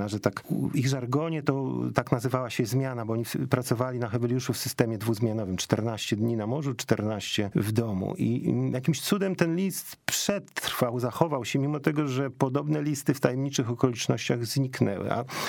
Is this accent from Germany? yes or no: no; Szczecin, West Pomeranian Voivodeship, Poland; Przyznam się, że kiedy wybierałem się z rodzinnego Szczecina do Gdyni